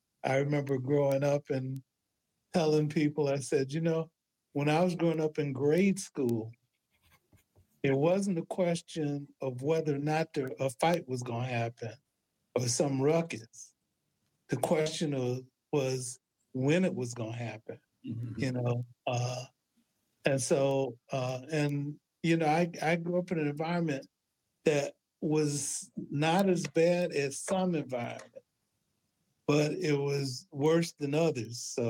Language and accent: English; Detroit, Michigan, United States; And so, growing up in Detroit, and so there were other environments, if you trace the history of the city of Detroit, we were considered blockbusters because mm-hmm. we were a Black family that moved into what was considered a white neighborhood